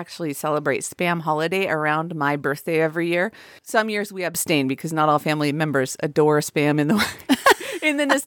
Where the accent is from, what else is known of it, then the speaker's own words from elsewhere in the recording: Pacific Northwest, United States; So I'm from the Northwest and Southerners have a really different palate than I do.